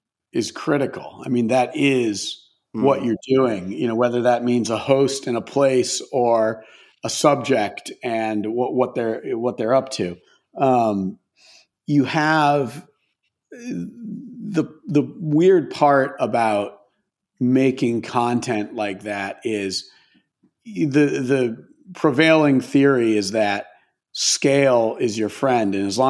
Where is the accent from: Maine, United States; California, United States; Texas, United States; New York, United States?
Maine, United States; So, well, I grew up in Maine, and like pretty rural suburb, if you could even call it that, in Maine.